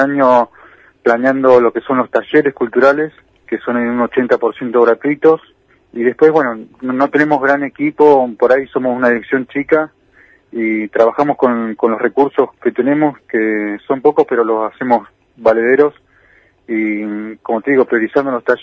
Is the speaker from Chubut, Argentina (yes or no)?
yes; El Maitén, Chubut, Argentina; Joel es nacido y criado en el Maitén, como lo soy yo también